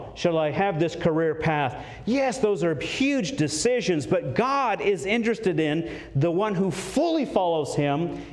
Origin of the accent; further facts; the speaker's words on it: Maine, United States; When I moved south from Maine, for those of you that don't know, I'm fourth generation lumberjack, worked up there logging and been in the backwoods, and I didn't know what civilized life was till I came south.